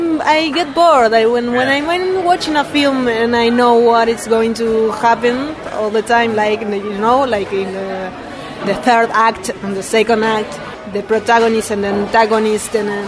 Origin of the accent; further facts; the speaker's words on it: Uruguay; English is a second language; now in Czech Republic; we are now in Czech Republic and we are from Uruguay, and the people from the other half of the world watching it, so it's magic.